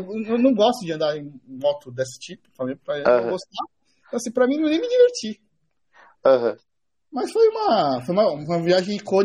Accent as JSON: {"language": "Portuguese", "town": "Los Angeles", "region": "California", "country": "United States", "said": "Eu sou de Los Angeles, né?"}